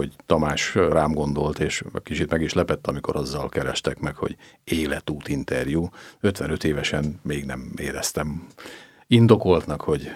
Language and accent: Hungarian; Hajdúvid, Hajdú-Bihar, Hungary; én egy hajdubihari kisfaluban éltem, mellette lévő városban, Hajdúböszörményben születtem, és egy olyan falu, amiről beszélünk, Hajdúvid